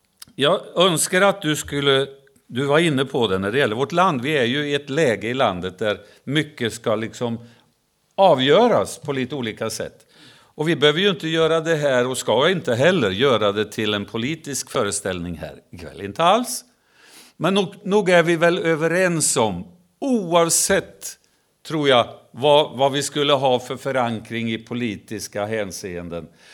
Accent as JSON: {"language": "Swedish", "town": "Ödeshög", "region": "Östergötland", "country": "Sweden", "tie": "born or raised there", "said": "Jag träffade under min uppväxttid hemma i Ödeshög"}